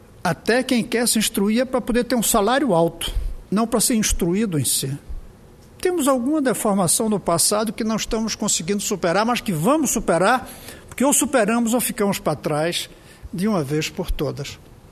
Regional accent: Brazil; como brasileiro, como quem sonha que o meu país vá para o futuro da inovação.

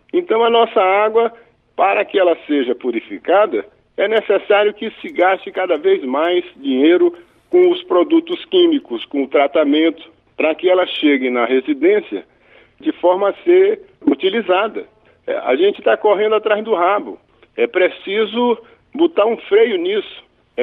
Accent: Rio Branco, Acre, Brazil; onde eu me criei, em Rio Branco, na rua Marechal Deodoro.

